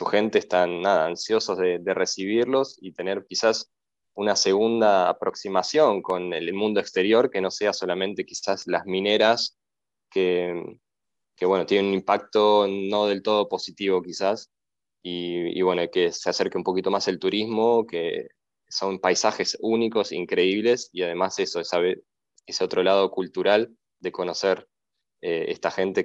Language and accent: Spanish; Argentina; para mí, siendo argentino, bueno, latinoamericano en general